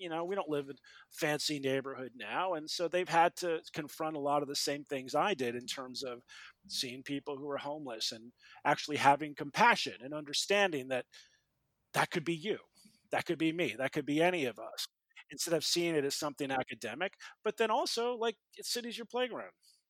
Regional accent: New York City, New York, United States; You know, the best part of growing up in New York was it's just that everybody was here.

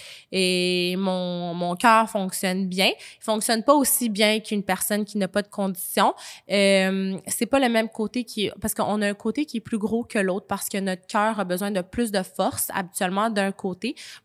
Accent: Quebec City, Quebec, Canada; Moi, à ma naissance, je suis née à l'hôpital Jeffrey Hill à Québec. Donc, quand que je disais que je suis québécoise aussi, ben c'est parce que je suis née à Québec.

